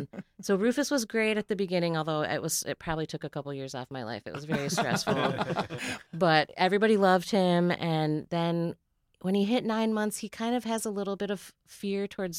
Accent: Michigan, United States; Being by the water because I grew up in Michigan.

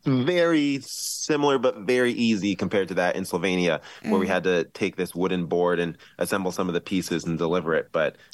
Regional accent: Chicago, Illinois, United States; And, I'm from Chicago. This does not happen in Chicago.

